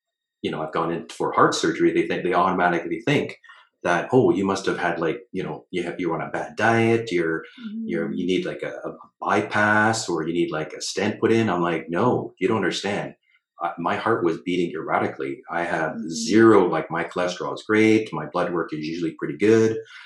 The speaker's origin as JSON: {"language": "English", "town": "Thunder Bay", "region": "Ontario", "country": "Canada", "tie": "born or raised there", "said": "I actually know somebody from my hometown, Thunder Bay, Kristen"}